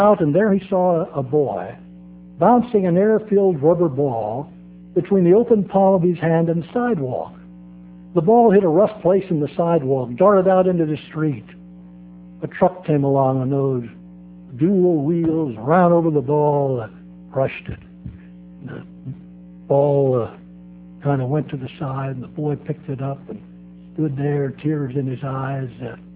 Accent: Hanover, Pennsylvania, United States; I grew up in Hanover, Pennsylvania, 7 miles from the Mason-Dixon line, the border with Maryland, about 40-some miles from the city of Baltimore.

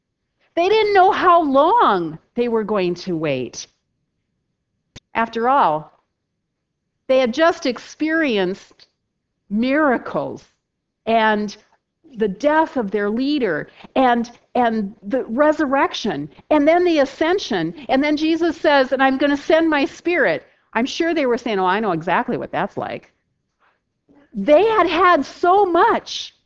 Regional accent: South Dakota, United States; accent: South Dakota; I could pull out my South Dakota accent a little bit

